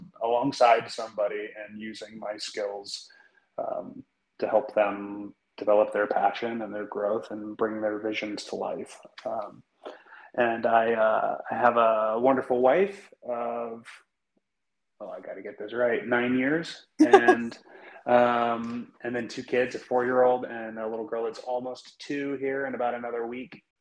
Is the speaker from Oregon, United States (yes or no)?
yes; Oregon, United States; also born or lived in Los Angeles; now in Texas, United States; I am currently located in Texas, and that's by way of 23 years in Los Angeles. And then I was born and raised in Western Oregon.